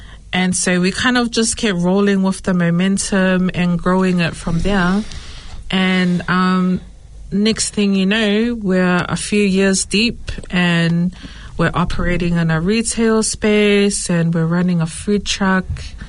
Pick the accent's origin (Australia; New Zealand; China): New Zealand; Mangere, Auckland; I am born and raised in Mangere, South Auckland.